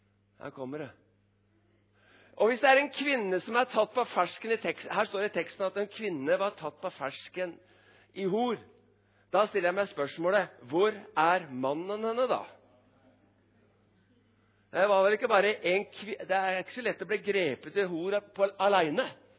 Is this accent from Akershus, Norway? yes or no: no; Drammen, Buskerud, Norway; jeg er drammenser, og jeg er en liten, jeg er enkel mann fra Drammen